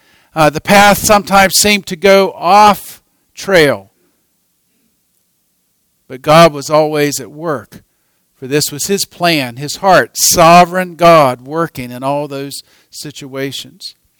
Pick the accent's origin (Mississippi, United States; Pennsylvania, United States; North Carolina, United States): North Carolina, United States; we came back to visit in my hometown just outside of Raleigh